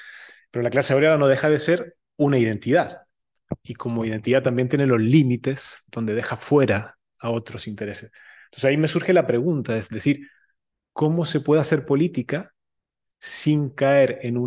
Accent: Chile; born there; quizás sea por mi, bueno, por donde nací, en Chile, por la edad que tengo, cercano a los 50

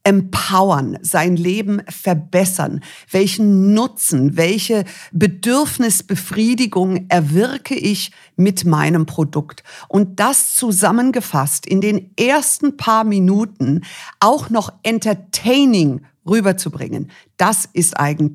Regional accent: Munich, Bavaria, Germany; born there; nach München ausgewandert von Montana, Billings, Montana in the middle of nowhere und ich bin dann in München geboren.

